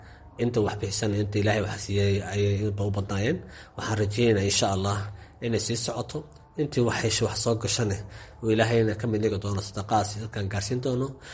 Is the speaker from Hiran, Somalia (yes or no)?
yes; Beledweyne, Hiran, Somalia; waxaan ku dhashay Beledweyne, nolosheedii ma kusoo qaatay, waxaan kusoo bartay, inkastoo Hargeysa aan qayb aan ku lahaa